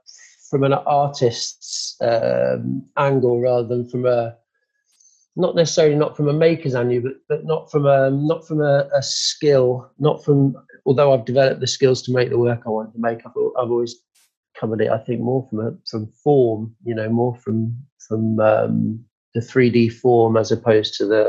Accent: Harrow, London, United Kingdom; now in Sheffield, United Kingdom; So we moved to London. I grew up in Harrow in the end in Northwest London until I was ready to study.

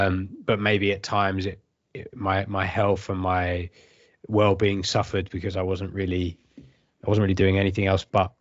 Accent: London, United Kingdom; So, born and raised in London

